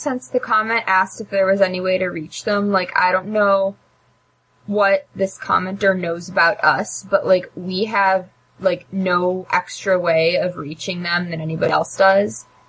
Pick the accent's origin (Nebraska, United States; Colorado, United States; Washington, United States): Nebraska, United States; Omaha; No, I'm from Omaha.